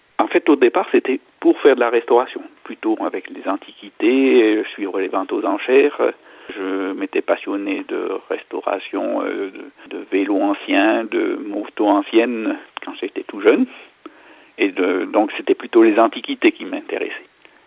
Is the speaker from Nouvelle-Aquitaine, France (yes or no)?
no; Valence, Auvergne-Rhône-Alpes, France; Donc je suis natif de Valence